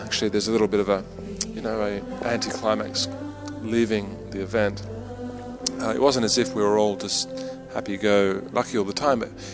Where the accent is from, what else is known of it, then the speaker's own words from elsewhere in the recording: Australia; for myself as an Australian